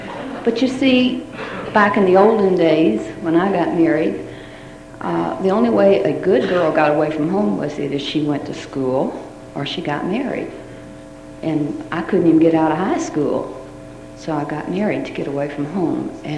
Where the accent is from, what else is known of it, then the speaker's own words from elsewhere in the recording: Louisville, Kentucky, United States; born there; I am the oldest of nine children, and I was born in Louisville.